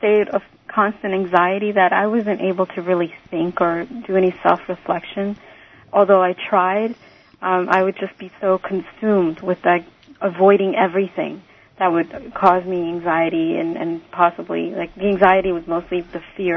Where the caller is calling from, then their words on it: New Jersey, United States; I'm from New Jersey.